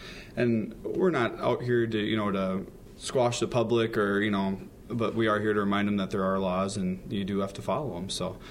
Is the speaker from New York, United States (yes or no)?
no; Wisconsin, United States; accent: Wisconsin; I have to get rid of my Wisconsinisms. I was 10 minutes from Minnesota and Wisconsin. So you can see just by the way I say Minnesota and Wisconsin.